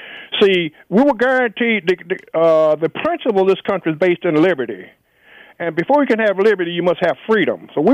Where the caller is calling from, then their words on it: Washington, District of Columbia, United States; who called from D.C.